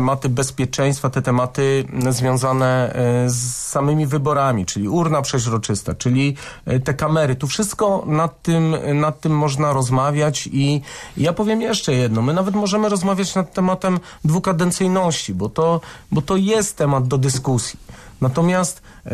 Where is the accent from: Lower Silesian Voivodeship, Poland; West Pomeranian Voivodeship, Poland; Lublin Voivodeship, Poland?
West Pomeranian Voivodeship, Poland; Stargard; teraz ja pochodzę ze Stargardu i tam mamy JOW-y od 2014 roku